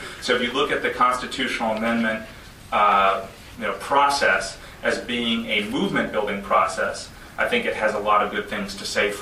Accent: Madison, United States; I grew up in Madison, but my family's from Boston, and who grew up around all those patriotic sites, and whose family always flies the American flag on July 4th

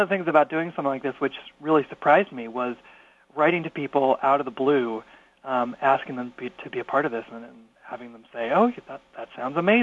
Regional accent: New York, United States; So I actually met him in my hometown in New York when he was visiting.

